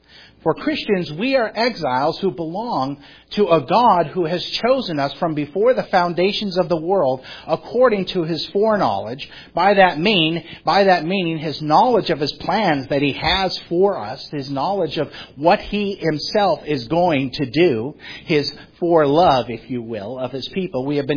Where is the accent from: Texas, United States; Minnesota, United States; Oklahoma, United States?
Texas, United States; I grew up on the Texas-Mexico border, so going down to Mexico never counted for me because that was just like going home.